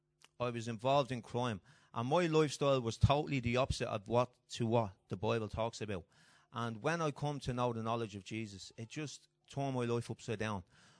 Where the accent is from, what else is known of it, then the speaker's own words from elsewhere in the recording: Clondalkin, Leinster, Ireland; I'm from Clondalkin.